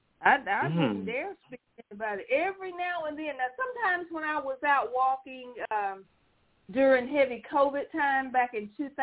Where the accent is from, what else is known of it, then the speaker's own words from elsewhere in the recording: Jackson, Mississippi, United States; About it. I'm from Jackson also.